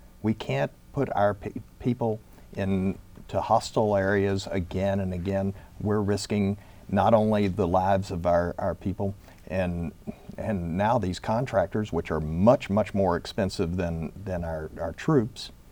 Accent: Louisiana, United States; I mean, I'm originally from Louisiana. I have cousins down there that live there, work there, and they're in a terrible bind.

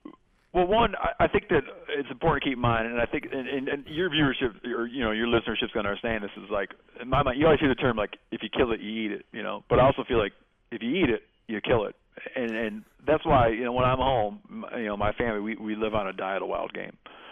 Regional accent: Michigan, United States; And the next time I went home to my home state, which is Michigan, I told them I was going to bring a snapping turtle back.

